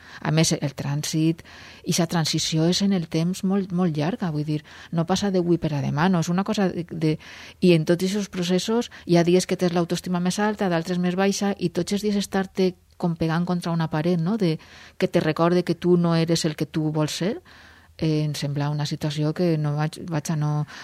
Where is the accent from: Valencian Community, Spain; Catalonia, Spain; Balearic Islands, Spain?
Valencian Community, Spain; Massamagrell; al meu poble, a Massamagrell